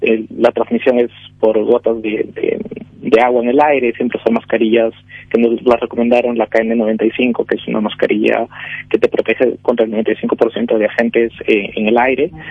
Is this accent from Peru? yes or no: yes; Peru; yo en mi país, en Perú